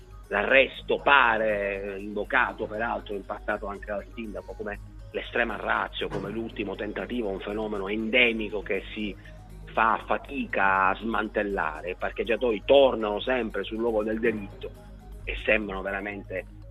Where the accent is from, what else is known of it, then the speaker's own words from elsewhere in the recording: Palermo, Sicily, Italy; lo dico da palermitano che circola fortunatamente in moto